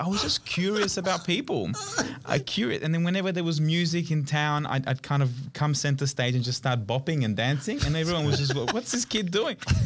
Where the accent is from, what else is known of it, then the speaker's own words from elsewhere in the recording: Australia; English is a second language; also born or lived in Merate, Italy; I was born in Italy, and I moved to Australia when I was about 8 years old.